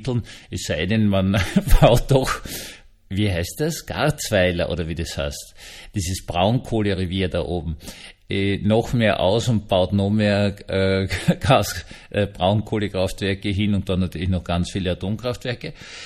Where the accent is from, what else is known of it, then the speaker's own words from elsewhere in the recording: Austria; accent: Austrian; Ich spreche Österreichisch, nicht Deutsch.